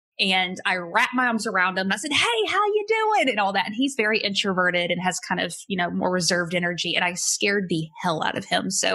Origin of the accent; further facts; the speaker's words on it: Arkansas, United States; now in Georgia, United States; I live in Georgia and I'm from Arkansas. So I mean, you cannot just get any more Southern and country hick than that.